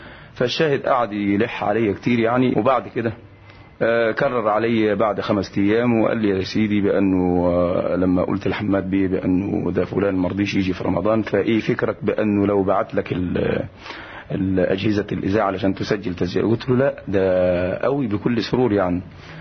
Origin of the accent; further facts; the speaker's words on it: El Mansha, Sohag Governorate, Egypt; born there; مكان الميلاد المنشاة وهي مركز وتقع في محافظة سوهاج.